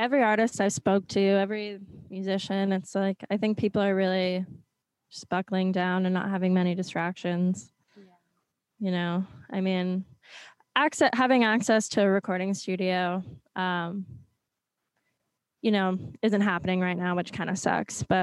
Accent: New York, United States; I mean, we're from New York.

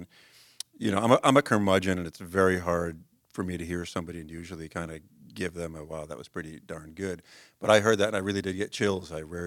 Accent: Philadelphia, Pennsylvania, United States; and I'm from Philly, and it's not a good place for people to live

